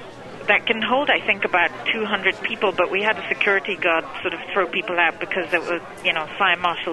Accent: Kenya; now in New York, United States; I'm originally from Kenya, and I feel so proud to, you know, today

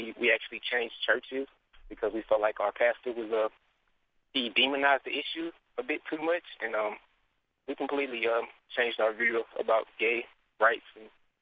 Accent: Mississippi, United States; now in Houston, United States; I'm African American, a Southern Baptist. I grew up in Mississippi

